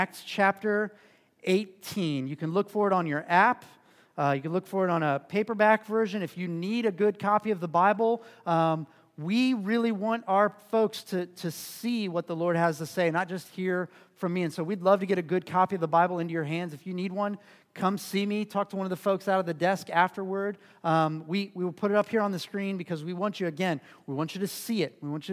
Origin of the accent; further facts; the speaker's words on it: Norwood, Ohio, United States; if you ask me where I was from, and I said, I'm from Norwood, you would say, oh, I'm so sorry, right? Because nobody really wants to be from, no, we love Norwood